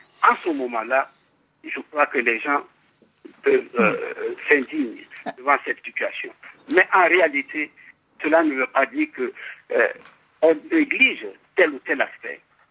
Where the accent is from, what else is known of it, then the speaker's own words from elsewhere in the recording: Mali; Et en tant que Malien, je sais de quoi je parle